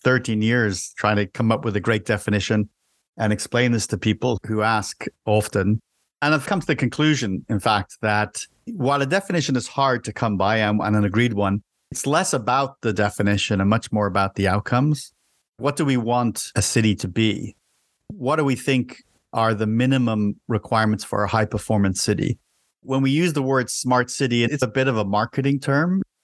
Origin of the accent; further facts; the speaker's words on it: Dublin, Leinster, Ireland; born there; I was born in a city. I was born in Europe, in Dublin, Ireland. And I didn't really think about it too much, but I'm a city person. I'm a city slicker. I like living in the city.